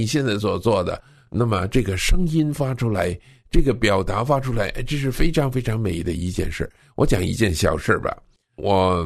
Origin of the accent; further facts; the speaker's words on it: China; 我并不是说我们中国人不好，乃是说我们应该更好